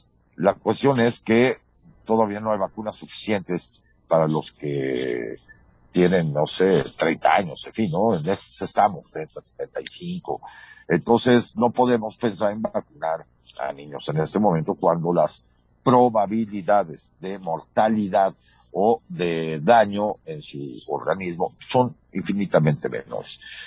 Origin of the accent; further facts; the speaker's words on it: Mexico; a mí me importa como mexicano y como padre de familia